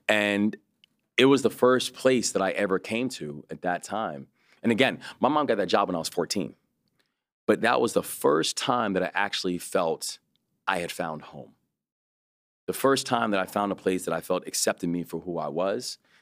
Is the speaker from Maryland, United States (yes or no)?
yes; Baltimore, Maryland, United States; It's not because, I'm Baltimore and I'm a, you know, rep from my hometown.